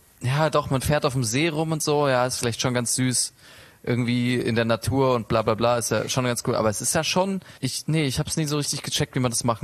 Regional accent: Konstanz, Baden-Württemberg, Germany; Wir kommen ja aus Konstanz.

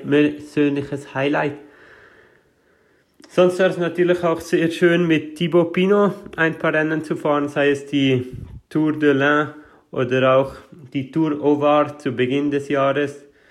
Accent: Switzerland; born there; Diese endete am Schlusswochenende in meiner Heimat, also vor der Haustür, wo ich geboren bin.

